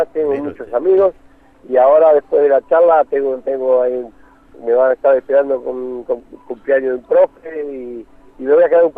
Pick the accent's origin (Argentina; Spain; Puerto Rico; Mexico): Argentina; así somos los argentinos